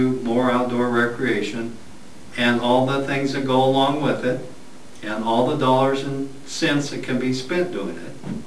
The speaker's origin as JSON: {"language": "English", "town": "Spokane", "region": "Washington", "country": "United States", "tie": "born or raised there", "said": "for instance, I grew up in Spokane. And they have a park there, it's called Finch Arboretum Park. It's just off the downtown area."}